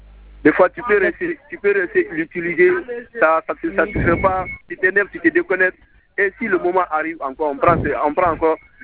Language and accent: French; Conakry, Guinea; Moi, je suis de Conakry.